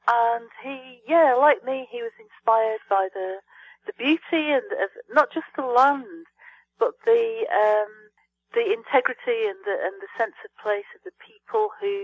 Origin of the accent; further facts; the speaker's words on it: North West England, United Kingdom; But, yeah, he's from Liverpool, and I'm from Cumbria.